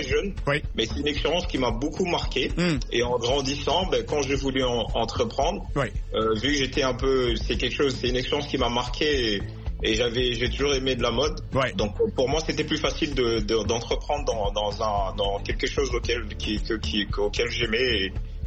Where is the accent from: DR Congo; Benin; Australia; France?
DR Congo; Kinshasa; je suis originaire du Congo Kinshasa, donc j'ai grandi, enfin je suis né au Congo, et j'ai grandi dans une commune, dans une petite ville qu'on appelle Matongé